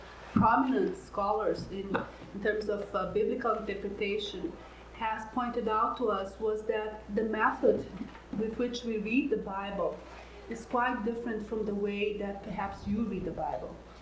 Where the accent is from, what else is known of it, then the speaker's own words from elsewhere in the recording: Brazil; English is a second language; I'm from Brazil.